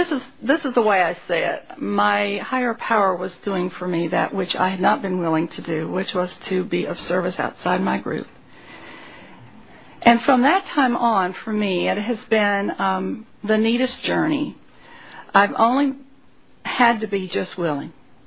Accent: Franklin, Tennessee, United States; I'm from Franklin, Tennessee, which is right outside Nashville, for those of you who don't know.

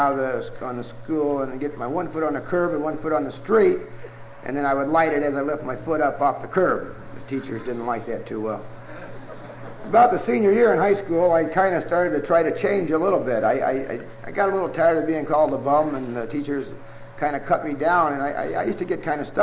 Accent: Centralia, Illinois, United States; I was born in a place called Centralia, Illinois, southern part of Illinois. That's my hometown.

